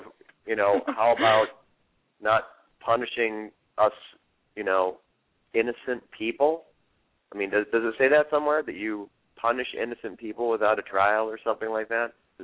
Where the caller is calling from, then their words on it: North Hollywood, California, United States; I'm calling you from North Hollywood. This is liberal as it gets, right?